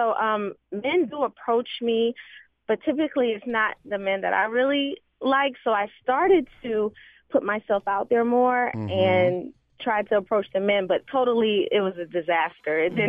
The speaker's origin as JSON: {"language": "English", "town": "Atlanta", "region": "Georgia", "country": "United States", "moved": "yes", "lives_now": "Washington, United States", "said": "But I'm originally from Atlanta. Mm. And when I moved to the D.C. area, guys, you have it totally reversed."}